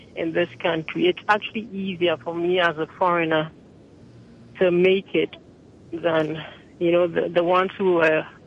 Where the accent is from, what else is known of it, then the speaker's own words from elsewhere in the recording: Ghana; when you're not from here, because I'm originally from Ghana.